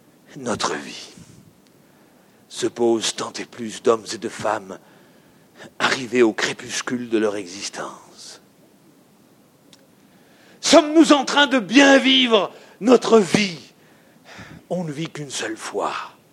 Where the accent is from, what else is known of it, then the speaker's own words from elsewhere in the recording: France; mais je suis français, voyez-vous